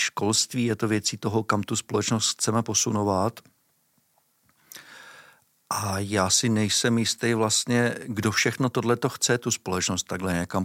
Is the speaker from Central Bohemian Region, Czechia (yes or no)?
yes; Mladá Boleslav, Central Bohemian Region, Czechia; Já jsem původem z Mladé Boleslavy, jo.